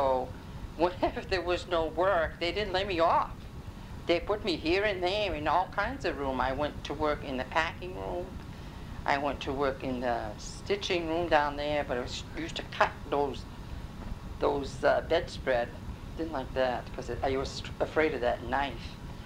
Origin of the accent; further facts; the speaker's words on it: Lewiston, Maine, United States; I was born in Lewiston, and my date is I was born August 4th, 1934.